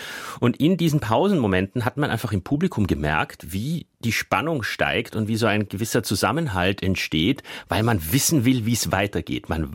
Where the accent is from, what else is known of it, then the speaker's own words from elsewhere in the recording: Vienna, Austria; Es ist ein sehr besonderer Abend, wo natürlich als Wiener noch dazu kommt, dass dieser innere Monolog, diese Novelle Fräulein Else von Arthur Schnitzler bei uns sehr bekannt ist.